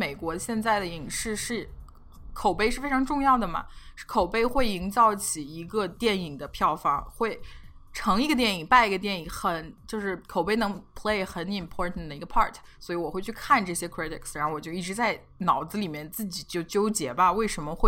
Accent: China; now in United States; 我们都是中国人嘛，都是来美国的，是一个 outsider

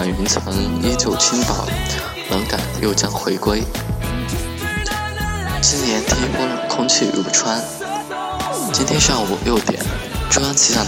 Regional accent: Chengdu, Sichuan, China; 太阳公公太调皮了，我们成都人最稀罕你了

